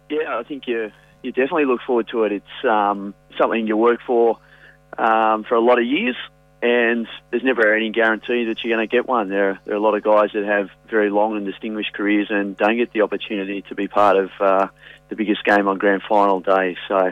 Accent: Coonabarabran, New South Wales, Australia; Barrowdine's about 40 kilometres from my hometown of Coonabarra

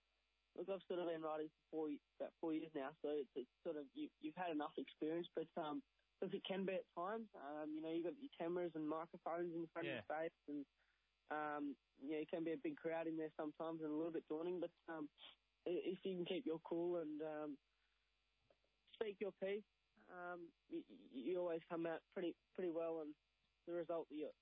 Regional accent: Port Macquarie, New South Wales, Australia; I'm from Port Macquarie.

